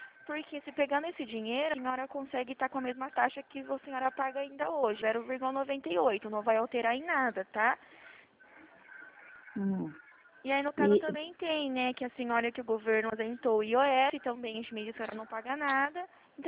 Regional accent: Americana, São Paulo, Brazil; eu sou do interior aqui de Americana

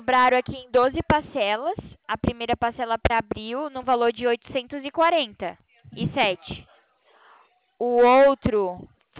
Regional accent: São Paulo, Brazil; também sou de São Paulo, eu moro em Itatiba, São Paulo.

